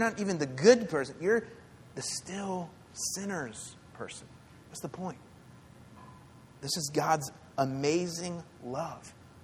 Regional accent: Florida, United States; You know, I grew up in Florida. We have a lot of lakes in Florida.

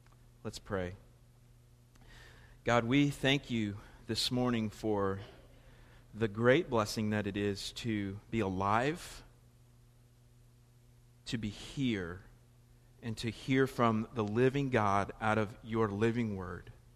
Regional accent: Florida, United States; now in Raleigh, United States; and I'm from Florida, and my family's from South and Central Florida, so I'm not as Southern, even though I may sound it.

